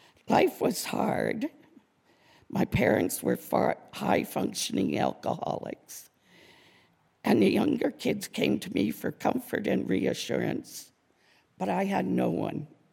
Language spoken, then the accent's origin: English; Ontario, Canada; I lived in southern Ontario all my childhood and into my early 20s. I'm the oldest of six kids, four brothers, one sister.